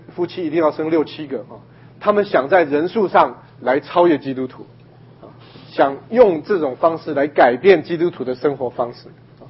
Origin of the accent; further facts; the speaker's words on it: China; 我们觉得这个不习惯嘛我们是中国人中国人没有这个礼节